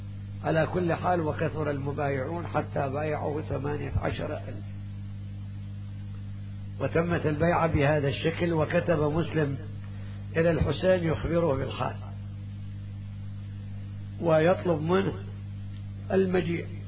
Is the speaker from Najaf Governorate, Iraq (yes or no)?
yes; Kufa, Najaf Governorate, Iraq; فالكوفة بلدتنا نحبها وتحبها.